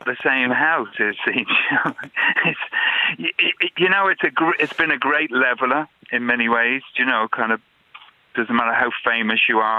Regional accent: Ringsend, Leinster, Ireland; I'm from Ringsend, so a long tradition of storytelling and, you know, singing.

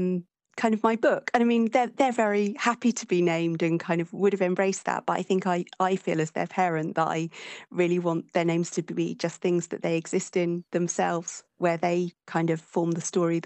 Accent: England, United Kingdom; also born or lived in Australia; I'm from England, although when I was six, I moved to Australia for a couple of years because of my father's work. But I have spent the rest of my life in England, and I live just outside London with my husband and have two grown-up children.

